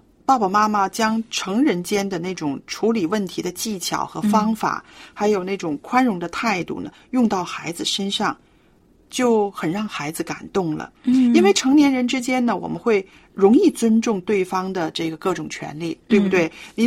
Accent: China; 我们看一看我们中国人的家庭在这方面呢，到底做到了多少

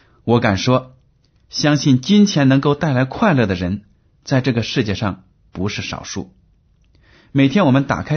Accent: China; 我们中国人对关系两个字的奥妙最有心得

